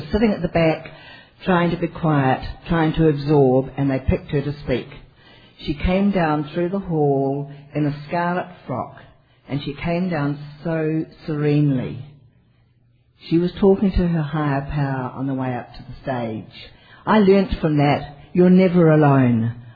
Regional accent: New Zealand; Now, as I said, I'm from New Zealand.

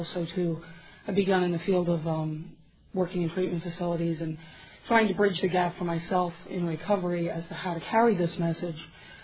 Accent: St. James, New York, United States; I am an alcoholic, and I'm from St. James, Long Island, New York.

